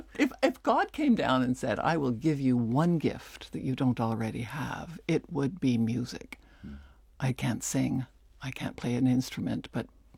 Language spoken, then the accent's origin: English; Toronto, Ontario, Canada; also born or lived in Montreal; I was born in Toronto in 58. We moved around quite a bit when I was growing up. So we moved from Toronto to Montreal and then back to Toronto and different homes.